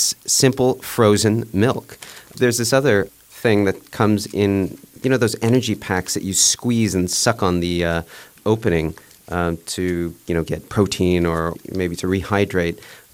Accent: United States; now in Japan; And, you know, I come from the United States where everything is way too sweet.

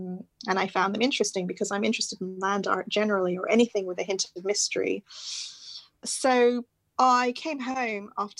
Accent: Canada; also born or lived in Wimbledon, London; So I was born in London, outside London in Wimbledon. I moved to Canada with my parents when I was seven, and my mum and dad are Indian and they themselves were born and raised in South Africa.

